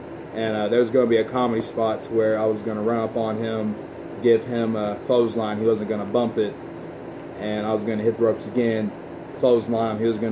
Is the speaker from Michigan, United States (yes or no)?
no; Paragould, Arkansas, United States; I was born and raised here in Paragould